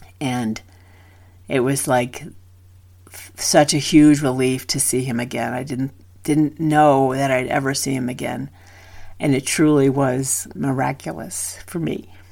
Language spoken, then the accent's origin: English; New England, United States; I could hear because I'm from New England.